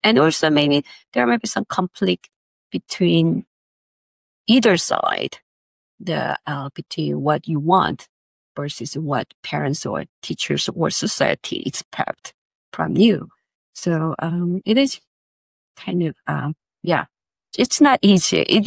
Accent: South Korea; I'm from South Korea

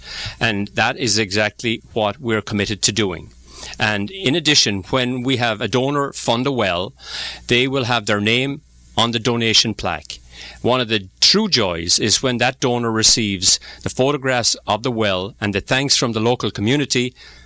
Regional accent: Ireland; obviously being a Irish Paddy myself

